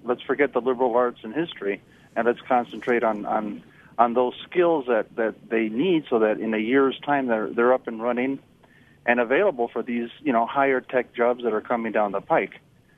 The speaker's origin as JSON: {"language": "English", "town": "Appleton", "region": "Wisconsin", "country": "United States", "said": "I'm from Appleton, so you know I know what he's talking about."}